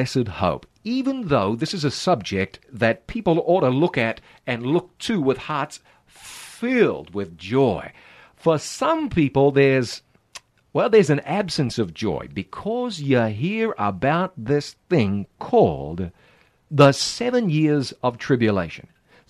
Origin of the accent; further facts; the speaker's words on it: New Zealand; I grew up in New Zealand, and New Zealand is part of the British Commonwealth.